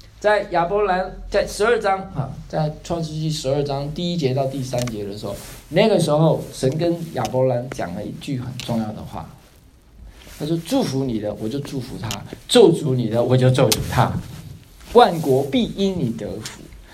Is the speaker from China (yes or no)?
no; Taiwan; now in United States; 就像我当时我从台湾飞到美国来的时候